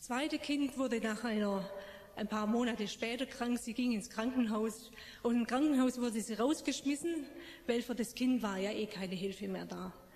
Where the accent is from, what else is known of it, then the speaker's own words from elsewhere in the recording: Blaubeuren, Baden-Württemberg, Germany; ich komme aus Blaubeuren